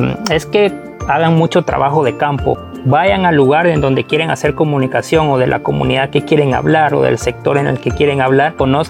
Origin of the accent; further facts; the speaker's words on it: Guatemala; para que pues todos nos protejamos como buenos guatemaltecos